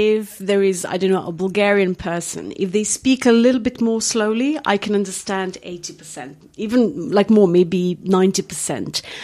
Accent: Slovenia; English is a second language; Well, I was born in Slovenia, and I grew up there. And but my parents are Montenegrin. So basically, this is where I'm from.

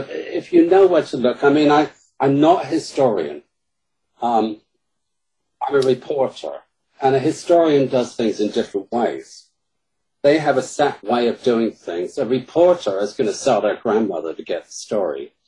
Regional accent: United Kingdom; accent: British; And my British accent in Chicago works wonders.

